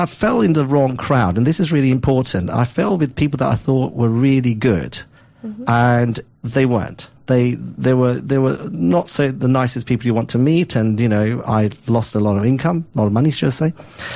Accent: London, United Kingdom; also born or lived in Australia; I grew up in Southeast London, but my dad had entrepreneurial sort of goals, and we went to Australia.

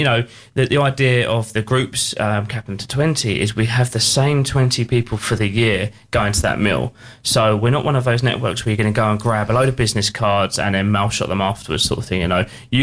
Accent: Medway, South East England, United Kingdom; moved away; I grew up in Midway, as I said to you guys earlier, but I left when I was younger

